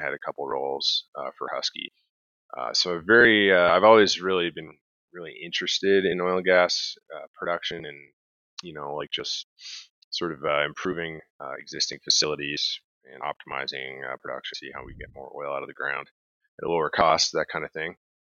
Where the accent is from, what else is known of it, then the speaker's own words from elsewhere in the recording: Newfoundland and Labrador, Canada; I'm from Newfoundland, so I went to school in Newfoundland. When I graduated, I moved out to Alberta here on the west side of Canada